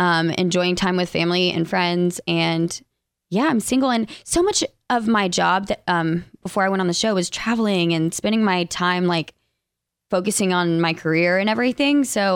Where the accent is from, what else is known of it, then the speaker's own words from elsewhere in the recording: Alabama, United States; accent: less Southern accent; Both of us were from Alabama. I'm the one with the like less Southern accent, but sometimes it pops in there.